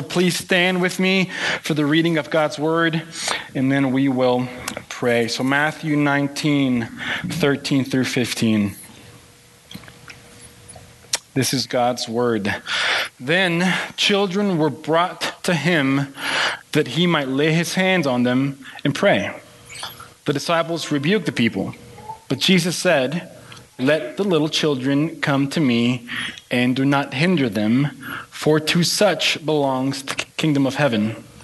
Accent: Mexico; I grew up in Mexico where we didn't celebrate Thanksgiving, so I've adopted this holiday

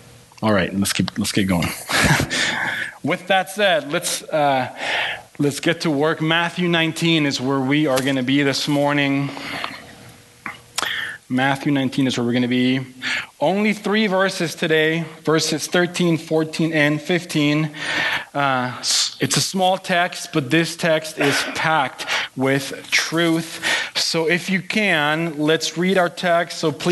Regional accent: Mexico; I grew up in Mexico where we didn't celebrate Thanksgiving, so I've adopted this holiday

